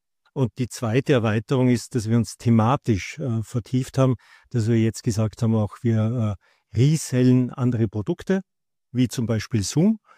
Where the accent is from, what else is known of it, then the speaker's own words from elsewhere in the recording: Vienna, Austria; moved away as an adult; also born or lived in Frankfurt; now in Berlin, Germany; seit 13 Jahren, wohne ich in Berlin und bin aber, wenn ich ehrlich bin, ein Austro-Berliner. Also bin geboren in Österreich, in Wien sozusagen zur Schule gegangen, dort studiert. Und mich hat es dann Mitte der 90er nach Deutschland verschlagen. Zuerst nach Frankfurt für 10 Jahre und jetzt deutlich länger schon in Berlin.